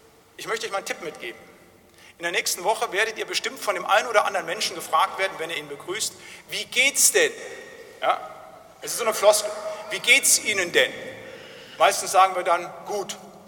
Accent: North Rhine-Westphalia, Germany; Da, wo ich herkomme, so aus den Gemeinschaftskreisen im Siegerland, da war es üblich, wenn wir Gebetsgemeinschaft hatten

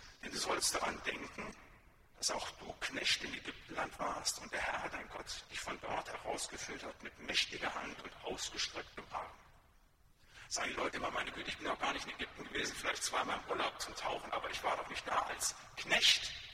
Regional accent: North Rhine-Westphalia, Germany; Da, wo ich herkomme, aus dem Siegerland, da nennt man die ganz besonders frommen Menschen

